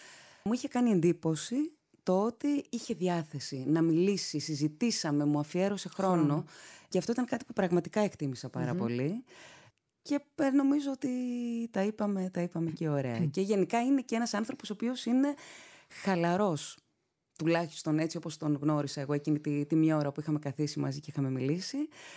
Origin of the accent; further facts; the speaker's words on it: Larnaca, Larnaca District, Cyprus; γιατί πρόσφυγας μένα, αλλά εγώ γεννήθηκα και μεγάλωσα στη Λάρνακα, γιατί γεννήθηκα μετά την εισβολή